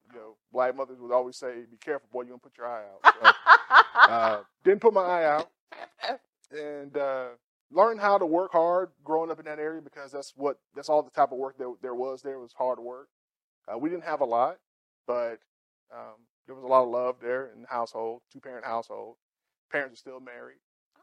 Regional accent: Morven, Georgia, United States; So Morven is a small town in South Georgia. We farm mostly for a living. Everybody in the area farms on some level.

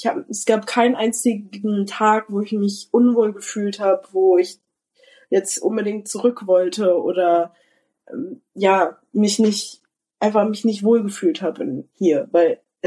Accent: Germany; now in Canada; ich fühle mich auf jeden Fall als Kanadierin. Natürlich, wenn Leute mich fragen, wo ich herkomme, sage ich trotzdem Deutschland

